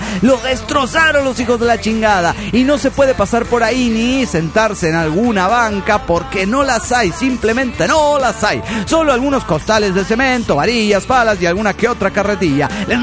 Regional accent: Colima, Mexico; de Colima, Colima, México.

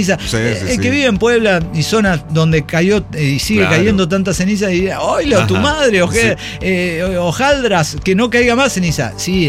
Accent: Cumaná, Sucre, Venezuela; born there; nací en Cumaná, en la desembocadura del río Manzanares.

